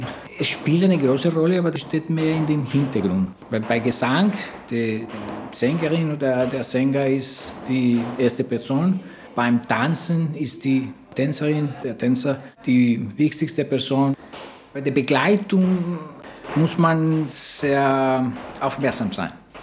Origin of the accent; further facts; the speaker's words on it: Medellín, Antioquia, Colombia; German is a second language; Ich komme aus Kolumbien, aus Medellin, Kolumbien.